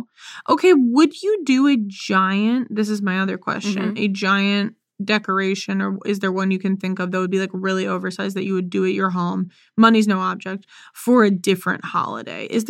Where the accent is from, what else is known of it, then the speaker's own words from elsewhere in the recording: Cincinnati, Ohio, United States; So listen, we're two folks from Cincinnati originally.